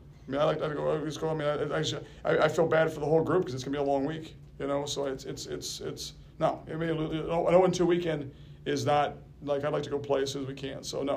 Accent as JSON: {"language": "English", "region": "Iowa", "country": "United States", "tie": "born or raised there", "said": "But growing up in Iowa, obviously, watching those games back in the day."}